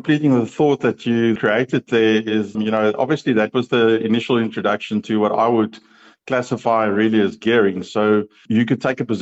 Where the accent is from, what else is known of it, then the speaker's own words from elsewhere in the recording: South Africa; moved away as an adult; also born or lived in London; much easier to earn money as a South African working in London in those early days where you got paid pounds per hour